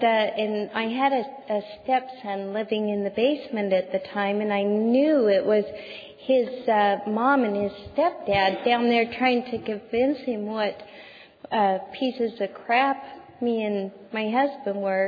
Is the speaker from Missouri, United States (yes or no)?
no; Utah, United States; Remember, I'm from Utah.